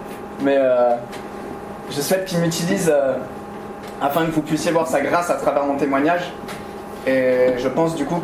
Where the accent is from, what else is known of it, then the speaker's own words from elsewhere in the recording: Bordeaux, Nouvelle-Aquitaine, France; Je viens de Bordeaux, j'ai 28 ans.